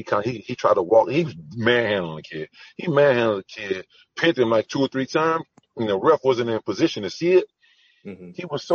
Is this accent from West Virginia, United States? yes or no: no; Louisiana, United States; But I'm more of a game person, you know, myself. I'm from Louisiana. I eat real wildlife